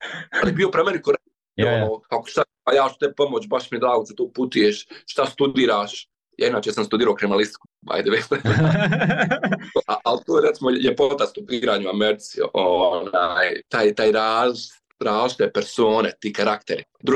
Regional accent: Bosnia & Herzegovina; ja sam iz Bosne i Hercegovine

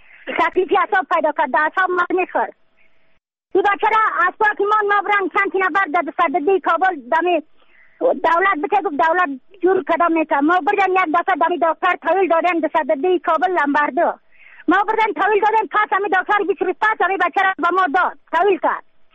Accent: Yaftal, Badakhshan, Afghanistan; از بدخشان هستم، مرکز بدخشان ولسوالی یفتل پایان قیره وینگ.

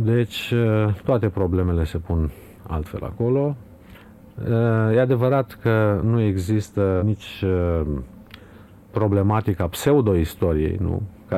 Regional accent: Romania; pentru că suntem români

